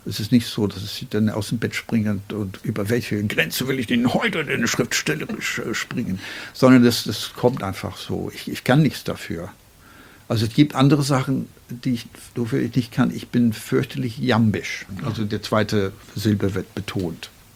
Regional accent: Northern Ireland, United Kingdom; ehemaliger britischer Bürger mit noch einem gültigen Pass und Ire. Ich bin hauptsächlich Ire. Aber in Irland komme ich auch aus dem Norden.

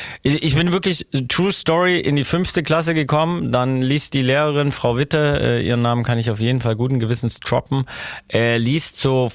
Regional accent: Stuttgart, Baden-Württemberg, Germany; Und Stuttgart wird immer sowas wie meine Heimat bleiben.

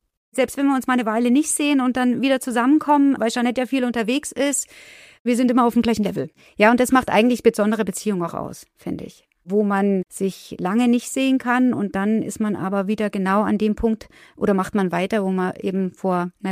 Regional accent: Haibach, Bavaria, Germany; bin 49 Jahre alt und ich komme auch aus Haibach.

